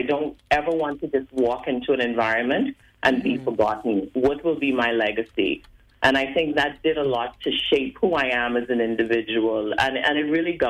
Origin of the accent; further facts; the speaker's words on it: Nassau, New Providence, Bahamas; So I was born in the Bahamas. I am a Nassauian. I was born in Nassau, Bahamas